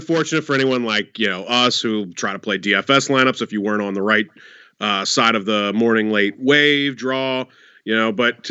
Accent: Midwest, United States; But then again, I grew up in the Midwest.

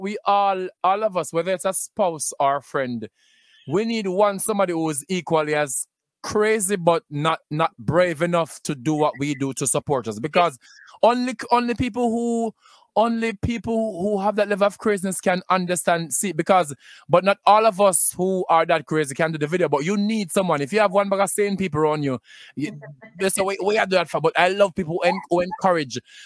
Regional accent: Smithville, Clarendon, Jamaica; But because I know growing up in Smithville, when we went upon church trip, me know.

